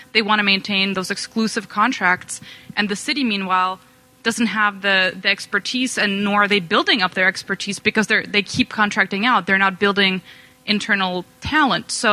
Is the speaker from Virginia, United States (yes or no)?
no; New York, United States; I'm also from New York, and I have a few friends who work in the education sector